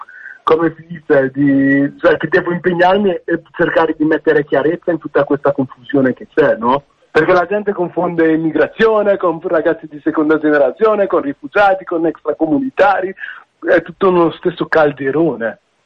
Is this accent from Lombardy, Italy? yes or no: yes; Castiglione delle Stiviere, Lombardy, Italy; accent: Brescian; also born or lived in Nigeria / Valle Camonica; Sono nato in Nigeria, sono venuto qua ad abitare in Italia intorno ai 2 anni, in Valle Camonico, abitato per il primo periodo, però poi sono andato nella zona tra Brescia e Mantova, cioè sono cresciuto in un comune che si chiama Castiglione delle Stiviere.